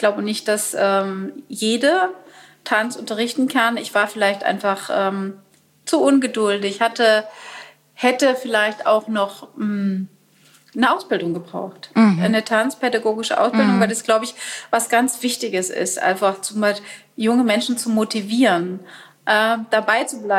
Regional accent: East Germany, Germany; bin ich in der DDR aufgewachsen, da war das sowieso nochmal ein anderes Ding

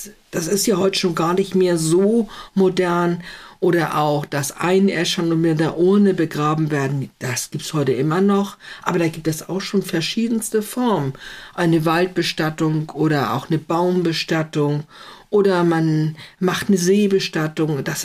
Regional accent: Schleswig-Holstein, Germany; nach Schleswig-Holstein zu kommen und sagen, oh, es ist so schön hier, ich will hier nicht weg. Es ist nun mal mein Zuhause, es ist meine Heimat und das wird es auch immer bleiben.

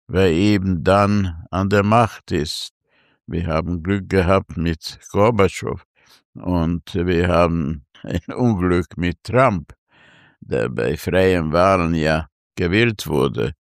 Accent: Austria; diese vier Identitäten, natürlich gibt es sicher noch mehr Schichten, als Österreicher, als Ungar, als Jude und als Europäer.

